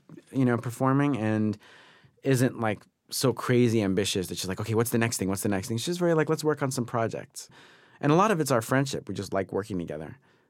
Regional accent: New York, United States; I'm a city guy. I'm from New York, and I still love it there.

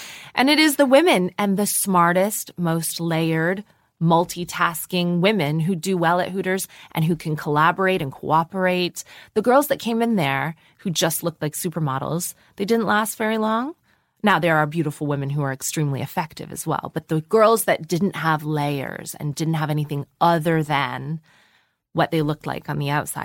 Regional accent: Ireland; I get super upset if I'm hot because I'm terribly Irish, skinned, almost ginger.

